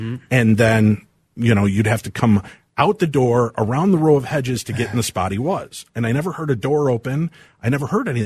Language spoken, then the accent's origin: English; Medina, Illinois, United States; I grew up in Medina, Illinois. Mm-hmm. Very nice white bread city, right?